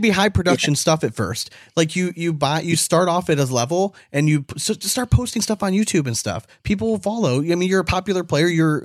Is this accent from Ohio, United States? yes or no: yes; Cleveland, Ohio, United States; If we're two assholes from Cleveland, if we can figure out how to do all this shit that we've done